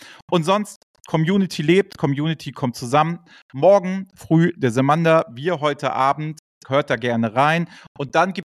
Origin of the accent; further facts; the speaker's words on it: Hamburg, Germany; Und die 25 Euro mir als Hamburger waren sie definitiv nicht zu viel.